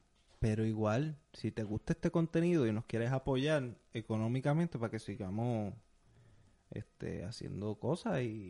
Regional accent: Puerto Rico; En español, somos boricua, mija.

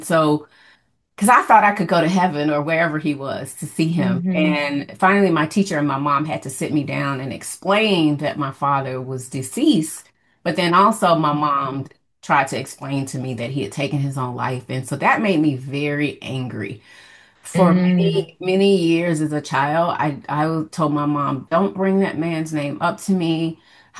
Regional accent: Atlanta, Georgia, United States; growing up in Atlanta, Georgia in the 70s.

